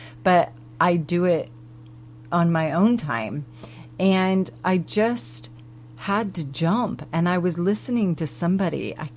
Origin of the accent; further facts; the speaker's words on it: United States; now in United Kingdom; obviously we're American, but we live in the UK.